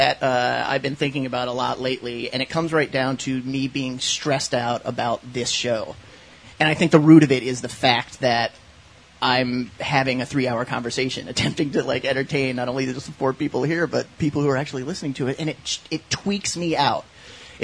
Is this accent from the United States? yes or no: no; Ireland; I mean, I'm Irish. I just do things that you can't make me stop doing them.